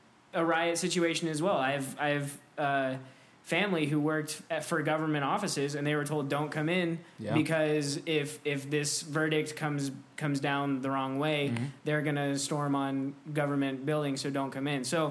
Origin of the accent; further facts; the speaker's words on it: Bakersfield, California, United States; And I've grown up, I grew up in Bakersfield, very conservative.